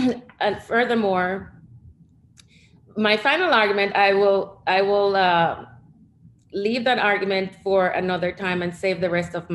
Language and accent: English; New York, United States; I understand I'm from New York and it's normal for us to ask that, and it may not be in Minnesota